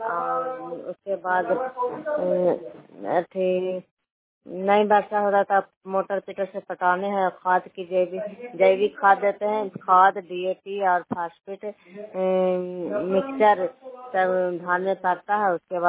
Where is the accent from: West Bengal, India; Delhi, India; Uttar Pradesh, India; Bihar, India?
Bihar, India; गांव प्रस्टिया, थाना नगरासा, जिला नालंदा की निवासी हूँ।